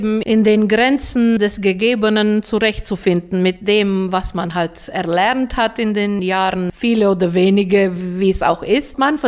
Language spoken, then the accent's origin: German; Reșița, Caraș-Severin County, Romania; Wie du weißt, stamme ich aus Reschica. Da hatte ich einige Bands.